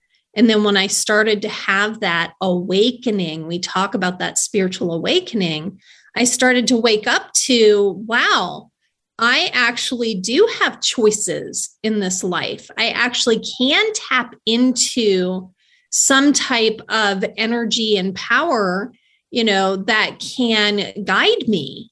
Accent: Baltimore, Maryland, United States; now in Knoxville, United States; I'm going from Baltimore, Maryland, down south is what I was told.

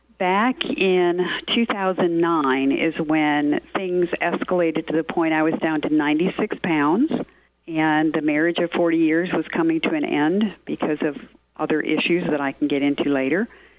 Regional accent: Michigan, United States; also born or lived in Massachusetts / South Carolina; Well, I grew up in Michigan, but I was born in Massachusetts. I only lived there 2 years.

